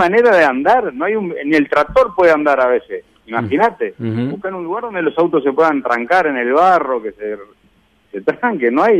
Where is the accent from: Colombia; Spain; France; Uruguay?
Uruguay; viste cómo somos los uruguayos